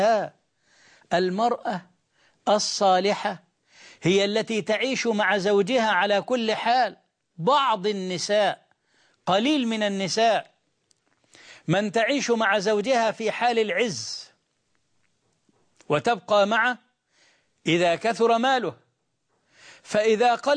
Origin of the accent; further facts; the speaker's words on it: Egypt; يشبه شجر الصنط عندنا في مصر